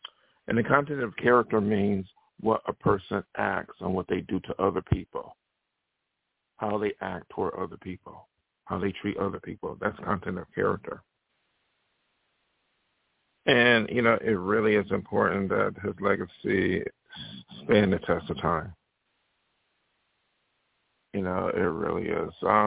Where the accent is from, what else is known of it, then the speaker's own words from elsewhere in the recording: Buffalo, New York, United States; moved away; First of all, I look at my hometown, Buffalo, New York, and they still have segregation in their towns. And I, you know, wasn't there long.